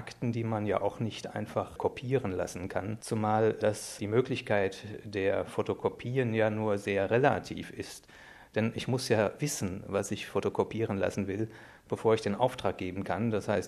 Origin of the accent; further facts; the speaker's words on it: Rhineland, Germany; Stellen Sie sich vor, ich komme aus dem Rheinland.